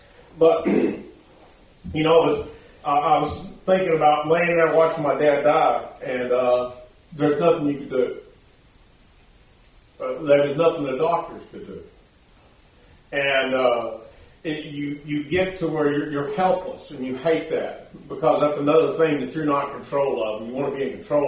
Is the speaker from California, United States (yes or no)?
no; Texas, United States; but I'm from Texas and I have a lot of pride.